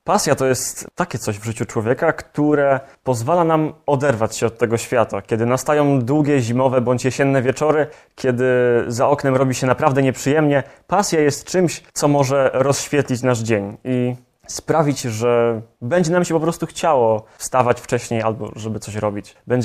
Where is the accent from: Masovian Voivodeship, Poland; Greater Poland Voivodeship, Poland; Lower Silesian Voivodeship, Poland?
Greater Poland Voivodeship, Poland; Nowe Skalmierzyce; Pochodzę z małej miejscowości niedaleko Kalisza, Nowe Skalmierzyce. Nie taka mała, ale jednak zdecydowanie mniejsza niż Kalisz.